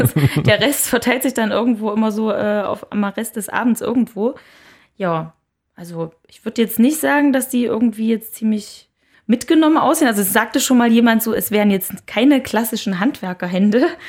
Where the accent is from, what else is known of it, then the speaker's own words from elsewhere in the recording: Thuringia, Germany; born there; now in Erfurt, Germany; Pößneck ist eine Kleinstadt südlich von Jena und davon nochmal, tja, jetzt müsste ich lügen, 5 Kilometer, schätze ich mal, liegt Schmodder entfernt. Waren mal mehr als 100 Einwohner. Ich glaube, mittlerweile sind wir schon ein bisschen weniger. Sehr idyllisch gelegen, sehr grün, sehr in der Natur.